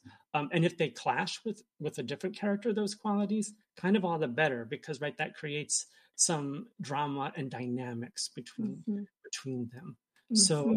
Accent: New Jersey, United States; I'm from New Jersey.

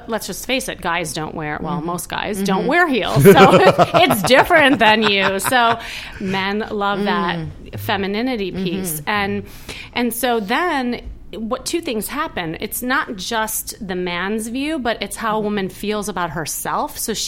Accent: Chicago, Illinois, United States; now in Los Angeles, United States; Originally, I'm from Chicago, and I moved here about, 15 years ago with my family

